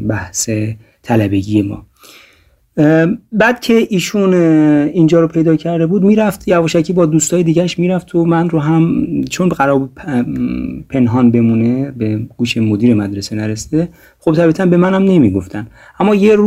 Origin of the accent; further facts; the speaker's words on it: Qom, Iran; با نویسندگان و اساتید خوب ایرانی داخلی، یعنی اون شهر خودمون قم